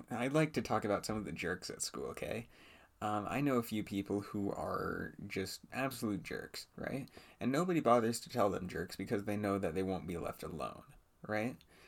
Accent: United States; So I'd like to start off talking about my home country, America, as a whole.

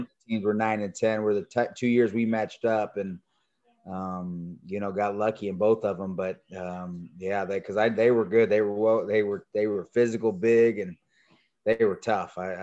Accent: Springfield, Illinois, United States; And my wife, Lindsay, she's from Springfield. I was from Springfield.

